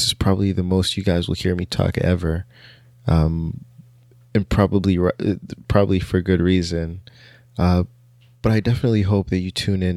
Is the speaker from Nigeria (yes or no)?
yes; Nigeria; there's so many people that I grew up with in Nigeria